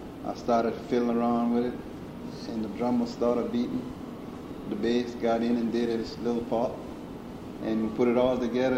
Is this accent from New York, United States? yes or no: no; Bellevue, Louisiana, United States; born there; Okay, I was born in Bellevue, Louisiana in 1937.